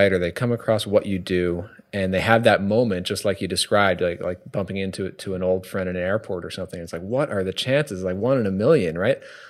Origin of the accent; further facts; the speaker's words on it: New York, United States; now in Connecticut, United States; I live in Connecticut now, and I grew up in New York